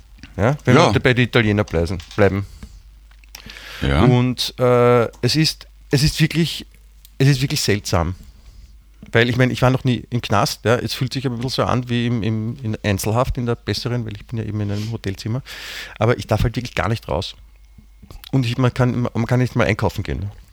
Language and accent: German; Germany; Ja, ich bin ein Deutscher.